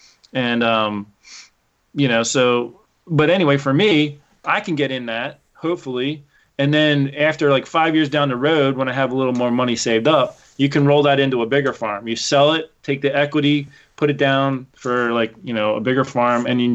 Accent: Pennsylvania, United States; So I came from Pennsylvania. Literally out my back door was 13,000 acres of public hunting ground. I could walk out my back door and walk for miles, miles and miles and miles through the forest, and it's all public.

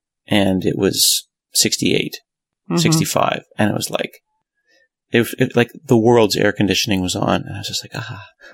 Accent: Oregon, United States; born there; I was born in Oregon, you know, I don't know what it is in Celsius, but room temperature for me is about 65. You know, I grew up sleeping with the windows open.

